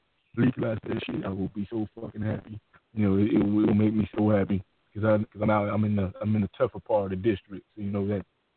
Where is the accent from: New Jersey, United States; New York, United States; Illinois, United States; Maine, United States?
New York, United States; Brooklyn; I smoke it personally. I'm from Brooklyn, New York.